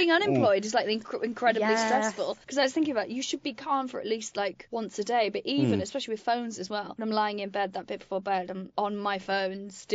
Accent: Wales, United Kingdom; So I grew up in Wales on a farm

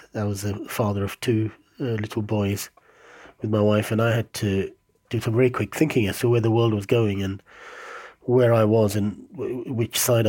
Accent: London, United Kingdom; I grew up in London from the age of 5 in the 70s and 80s.

